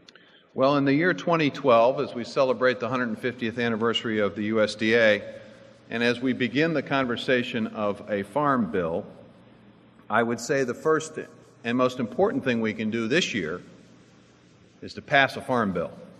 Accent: Texas, United States; now in Delaware; I was raised in Texas, and living off other people's tax money shames me. I grew up where all my friends were farmers and ranchers, and always dreamed of farming for rewarding, honest living.

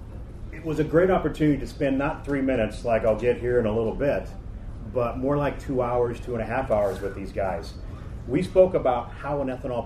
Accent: Kansas, United States; First of all, I want to thank you all for coming to Kansas. I am from Kansas, and I only have one other representative up here.

